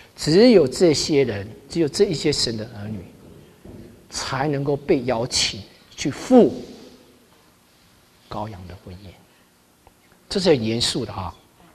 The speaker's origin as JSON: {"language": "Chinese", "country": "Taiwan", "said": "我们台湾人有一句话叫做卡油的，我不晓得你们国内有没有这种用法"}